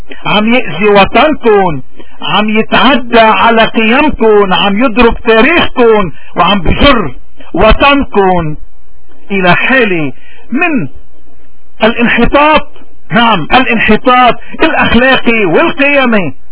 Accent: Lebanon; شو هي قضيتنا كلبنانية وين ما كنا؟

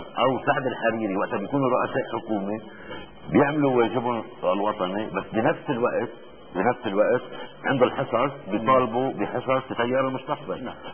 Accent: Lebanon; بس قلت له كلبناني

